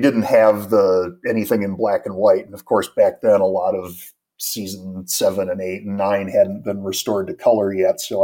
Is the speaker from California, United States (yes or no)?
no; Chicago, Illinois, United States; I'm American, as you can tell from the accent, and Doctor Who was shown on our local in Chicago public television station, WTTW, on Sunday nights.